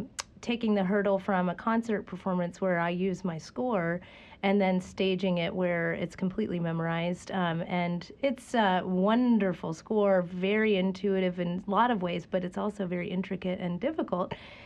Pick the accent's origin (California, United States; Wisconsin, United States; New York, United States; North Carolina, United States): North Carolina, United States; Chapel Hill; I was raised in Chapel Hill.